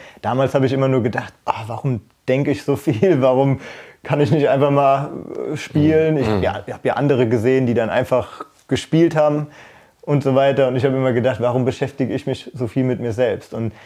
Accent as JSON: {"language": "German", "country": "Germany", "said": "ich habe gedacht, ey, ich bin gut, ich komme aus Deutschland."}